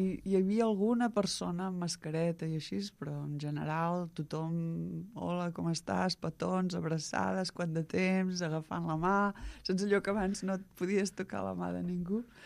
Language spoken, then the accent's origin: Catalan; Olot, Catalonia, Spain; born there; jo sóc nascuda d'Olot, que no ens ho creguem gaire, no som gaire fardons